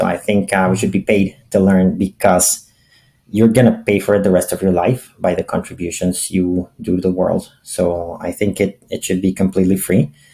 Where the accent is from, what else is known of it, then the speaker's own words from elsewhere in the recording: Colombia; English is a second language; now in Canada; I'm from Colombia originally, but I live in Canada. We've been trying to escape the winters, and I go there for for a couple of months a year